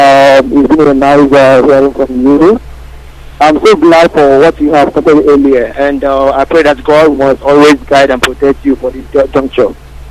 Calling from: Malaysia; I'm calling from Malaysia.

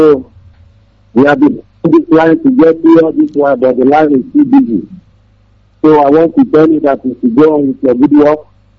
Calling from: Togo; Director, I'm calling from Togo.

